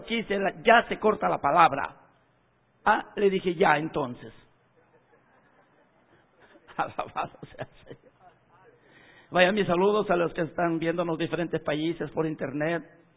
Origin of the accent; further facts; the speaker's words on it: Trujillo, La Libertad, Peru; Yo vengo de Trujillo, hermanos. Trujillo no es pastor la capital. Trujillo es provincia.